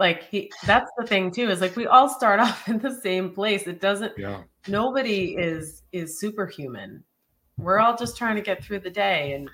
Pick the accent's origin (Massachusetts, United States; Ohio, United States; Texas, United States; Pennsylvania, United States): Massachusetts, United States; Boston; Let me give you a little tip about Mocky Mock, because I am from Boston.